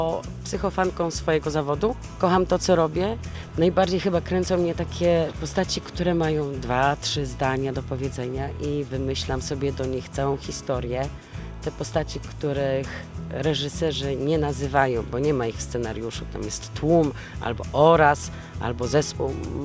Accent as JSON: {"language": "Polish", "town": "Kromolin", "region": "Lower Silesian Voivodeship", "country": "Poland", "tie": "born or raised there", "also_born_or_lived": "Głogów", "lives_now": "Gdynia, Poland", "said": "wychowywałam się na wsi w Kromolinie, potem edukowałam się w Głogowie w liceum medycznym, całe życie marzyłam o tym, żeby mieszkać w Gdyni."}